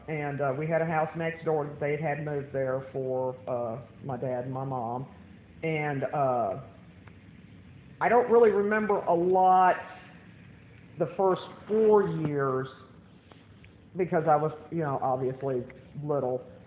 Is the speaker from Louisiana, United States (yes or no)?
yes; Keatchie, Louisiana, United States; also born or lived in Shreveport; went back to where I'm from, Kechai, Louisiana.